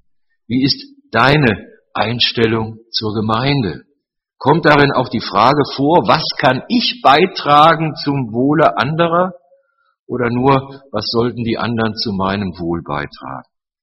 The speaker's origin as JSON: {"language": "German", "town": "Cologne", "region": "North Rhine-Westphalia", "country": "Germany", "tie": "born or raised there", "said": "Ich bin aufgewachsen im Rheinland, genau genommen in Köln."}